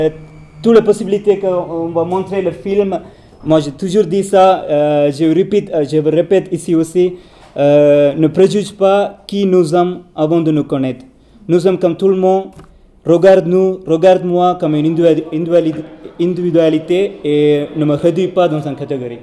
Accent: Sri Lanka; French is a second language; now in Switzerland; moi je suis arrivé en Suisse en tant que requérant d'asile à la fin de 2009. Je suis originaire de Sri Lanka

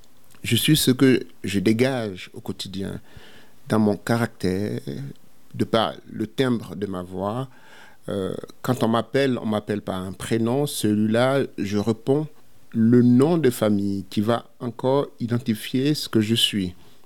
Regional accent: Côte d’Ivoire; Je suis ivoirien parce que je suis originaire de Côte d'Ivoire. Mon identité ne peut pas ne pas se rattacher à l'histoire de ma famille, de mon père, de ma mère, de leurs parents, de leurs grands-parents et de leurs aïeux.

